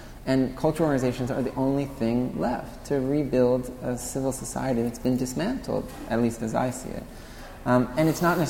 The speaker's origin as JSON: {"language": "English", "region": "New York", "country": "United States", "tie": "born or raised there", "lives_now": "Philadelphia, United States", "said": "In New York."}